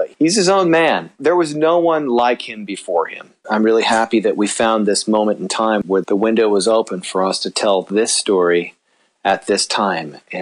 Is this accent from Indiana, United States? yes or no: no; Idaho, United States; I might be doing another movie that's inspired by experiences I had growing up in Idaho.